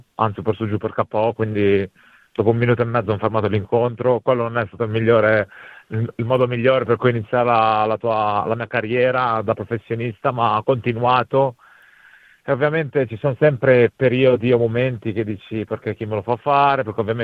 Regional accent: Cornate d'Adda, Lombardy, Italy; moved away as an adult; now in Australia; Io sono di origine marocchina, sono nato e vissuto in Italia per tutta la mia vita in un paesino di nome Cornate d'Adda, Colnago per la precisione. Ho fatto 20 anni della mia vita e all'incirca 9 anni fa mi sono spostato qua in Australia.

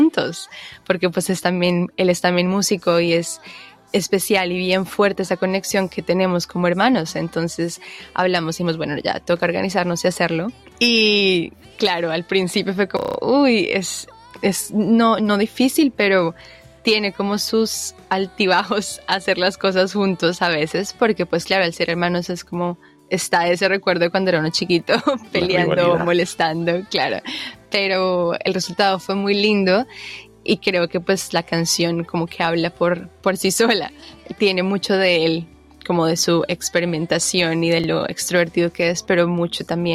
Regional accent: San Andrés, San Andrés, Providencia and Santa Catalina, Colombia; also born or lived in Bogotá; yo crecí en San Andrés Islas y bueno, nací en Bogotá, pero llevo la isla siempre en mi música y en el alma

